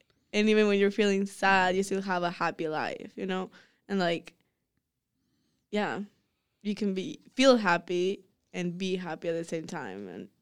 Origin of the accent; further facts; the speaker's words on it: Bolivia; I'm from Bolivia.